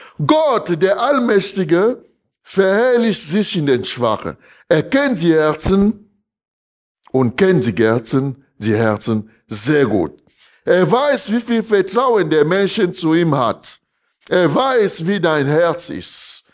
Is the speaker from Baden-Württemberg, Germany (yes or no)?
yes; Emmendingen, Baden-Württemberg, Germany; Dann sag ich, ja, ich komme aus Emmendingen.